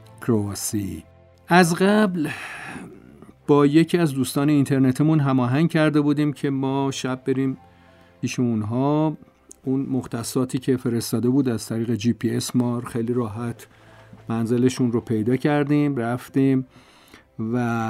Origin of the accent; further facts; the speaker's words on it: Iran; وقتی شنیده بودن که ما از ایران هستیم